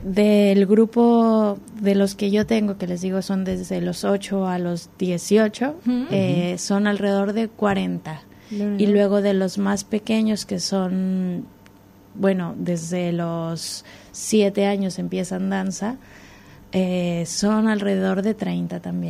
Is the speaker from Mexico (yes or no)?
yes; Mexico; moved away as an adult; now in Barcelona, Spain; Sí, jo vengo des de Barcelona. Bueno, soy mexicana. Llegué a Barcelona a estudiar una maestría en danza terapia